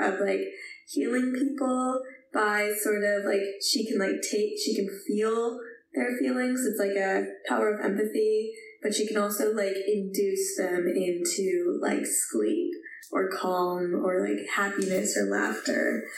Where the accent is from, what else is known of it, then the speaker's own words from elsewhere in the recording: Connecticut, United States; now in Portland, United States; I think that I'm also from Connecticut and I live in Portland, Maine currently.